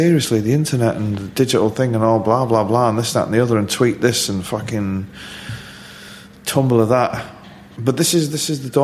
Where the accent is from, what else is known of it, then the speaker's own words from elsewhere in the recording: Manchester, North West England, United Kingdom; There's being working class and coming from a very poor background. There's that. And then there's being a Mancunian.